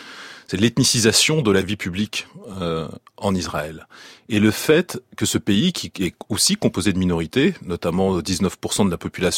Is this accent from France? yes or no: yes; France; Je suis français, ma maison c'est la France, et j'ai en plus des origines très riches, évidemment du côté polonais et aussi mes origines juives.